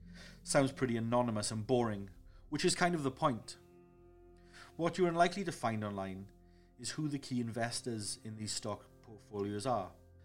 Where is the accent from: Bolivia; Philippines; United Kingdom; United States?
United Kingdom; In the United Kingdom, I'm British, so I wanted to touch on the UK's media structure here too.